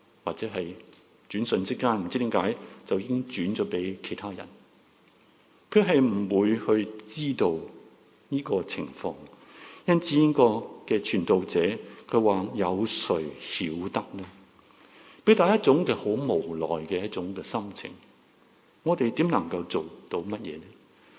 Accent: Hong Kong

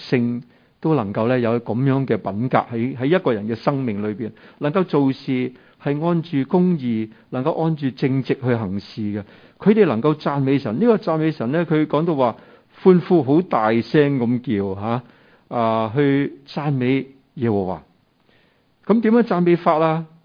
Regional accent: Hong Kong; 我们香港人呢经历很多很多的事情。

